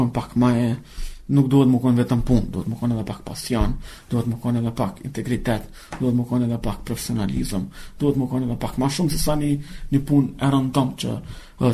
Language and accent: Albanian; Kosovo; Ne, si Kosovar, si pjesëtar të komuniteteve Roma, Ashkali dhe Gjipjan